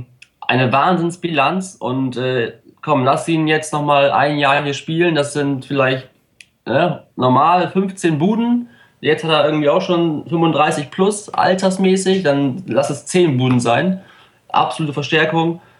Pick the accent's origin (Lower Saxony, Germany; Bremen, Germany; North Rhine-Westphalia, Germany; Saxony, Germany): Bremen, Germany; es ist einfach schön zu sehen als Bremer auch